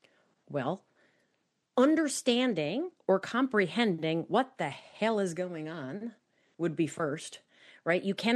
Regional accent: New Hampshire, United States; now in New Jersey, United States; I always will say, so I grew up in New Hampshire, and that being a Granite Stater, being a New Hampshireite is a very big part of who I am. But I've lived in New Jersey for 20 years.

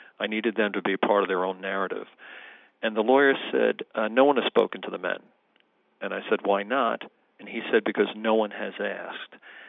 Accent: New York, United States; And I'm from New York, and you and I have an understanding of, say, Willowbrook and some other places in New York State.

